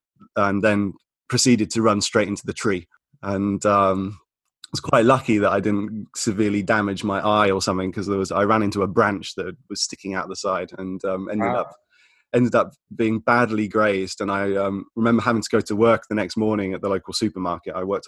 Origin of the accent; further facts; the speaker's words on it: Birmingham, West Midlands, United Kingdom; when I was growing up in Birmingham, it wasn't an easy time. I lived with my mum and my younger sister in quite a small flat on a housing estate in Birmingham.